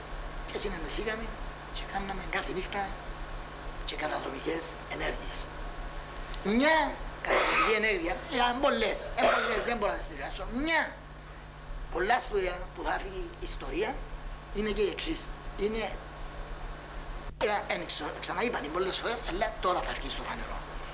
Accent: Larnaca, Larnaca District, Cyprus; born there; Γεννήθηκα στη Λάρνακα το 35 του Φεβράρι, στην οδός Αφροδίτη

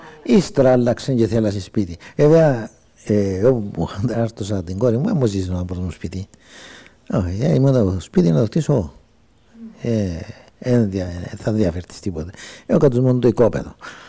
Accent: Agkastina, Nicosia District, Cyprus; Κατάγομαι από την Αγκαστίνα. Γεννήθηκα τις 20 του 7ου το 22.

